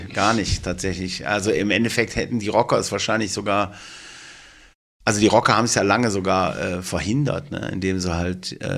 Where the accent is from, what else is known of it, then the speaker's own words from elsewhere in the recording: Duisburg, North Rhine-Westphalia, Germany; ich komme aus Duisburg, also es ist schon richtig.